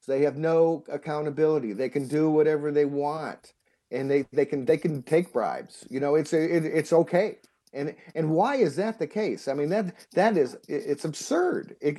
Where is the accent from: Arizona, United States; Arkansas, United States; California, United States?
Arkansas, United States; I come from Arkansas. I used to live there